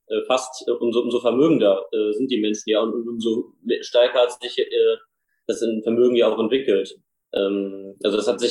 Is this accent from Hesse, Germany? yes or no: yes; Hesse, Germany; ich bin 28 Jahre alt, war auch lange Zeit Kreisvorsitzender der Jusos, mein Kinzig-Kreis, meiner Heimat.